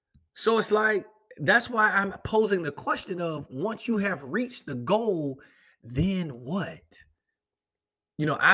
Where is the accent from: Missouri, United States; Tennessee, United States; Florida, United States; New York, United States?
Florida, United States; Jacksonville; So, growing up in Jacksonville, Florida, man, my dad was a preacher.